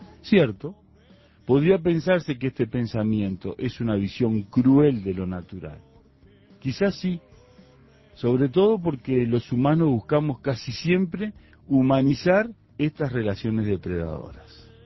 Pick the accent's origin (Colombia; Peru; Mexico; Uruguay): Uruguay; somos uruguayos, estamos no, acá.